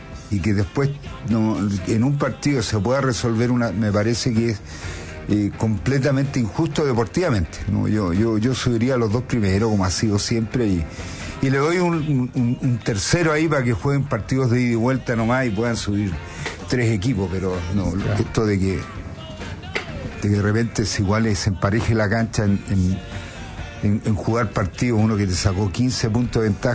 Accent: Valparaíso, Chile; also born or lived in Puerto Natales / Puerto Williams / Quilpué; No, yo soy porteño, soy nacido en Valparaíso.

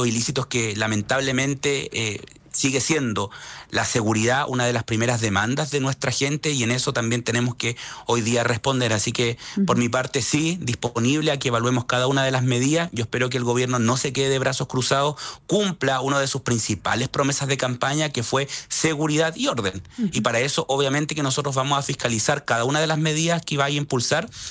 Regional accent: Antofagasta, Chile; especialmente en mi región Antofagasta, de donde yo vengo

